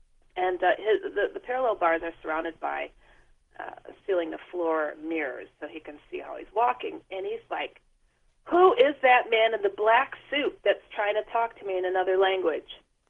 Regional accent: Milwaukee, Wisconsin, United States; I'm from Milwaukee, Wisconsin, the far northwest suburbs, about a 10-minute drive from Waukesha.

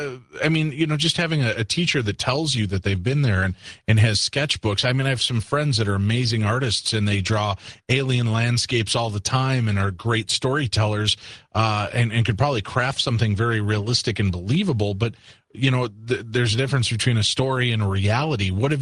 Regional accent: Illinois, United States; I can say I'm Scottish because my family comes from Scotland, but I was born in Illinois, so I'm United States born and bred.

